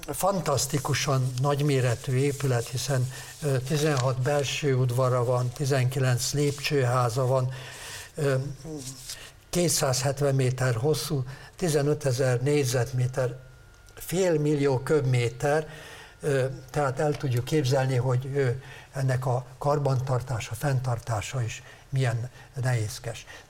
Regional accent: Sopron, Győr-Moson-Sopron, Hungary; born there; így például az én szülővárosomban, Sopronban

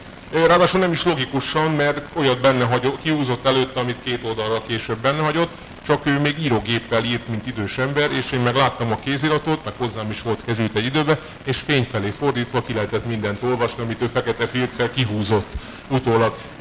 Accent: Szeged, Csongrád-Csanád, Hungary; meg én Szegedről, tőzsgyökeres szegedi vagyok

